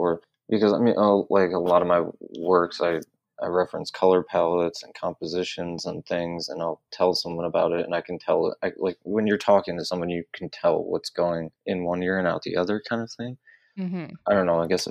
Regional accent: Detroit, Michigan, United States; especially because I grew up in North Detroit, and that's just kind of not something people do.

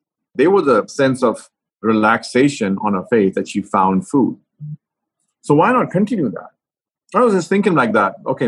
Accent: Lahore, Punjab, Pakistan; But I grew up in Lahore, and that's a quite a dense place when it comes to the Sufi shrines and spiritual Sufis.

